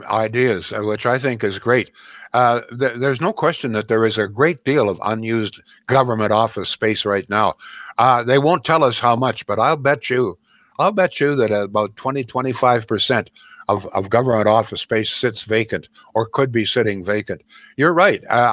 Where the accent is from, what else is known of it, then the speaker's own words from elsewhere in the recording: Canada; Folks, listen, as a Canadian citizen, I think we have a responsibility to learn what goes on